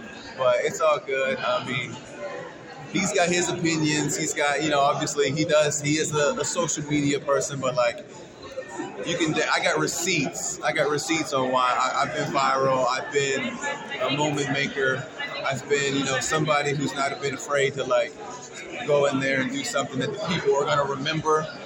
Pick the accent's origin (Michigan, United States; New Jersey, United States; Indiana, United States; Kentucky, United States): Kentucky, United States; because I'm from Kentucky, so like just that Mid-Eastern, Midwestern fandom of wrestling.